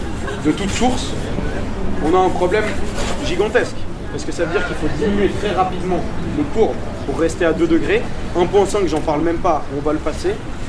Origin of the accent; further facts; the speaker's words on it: Lausanne, Vaud, Switzerland; j'ai 28 ans, je suis de Lausanne